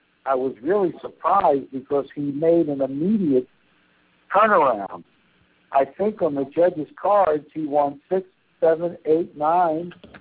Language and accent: English; Atlantic City, New Jersey, United States; Although I was born and reared in Atlantic City, most of my training came in Philadelphia